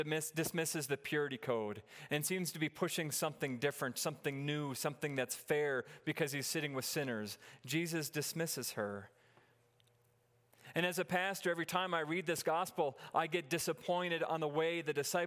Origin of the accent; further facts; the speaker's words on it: North Dakota, United States; And I grew up in a town of 300 people in northwest North Dakota. I grew up in Ruralville.